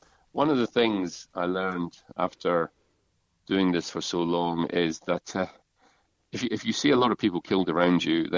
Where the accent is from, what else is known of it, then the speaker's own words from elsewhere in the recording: Ireland; also born or lived in Scotland; actually grew up in Edinburgh because my parents, you know, had to go into exile for jobs and stuff. But we were always back home every summer. So I'm mainly Irish, but a good chunk of Scottish.